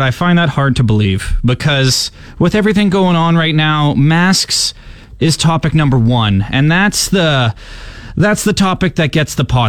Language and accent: English; Saskatoon, Saskatchewan, Canada; be a morning radio host in my hometown of Saskatoon.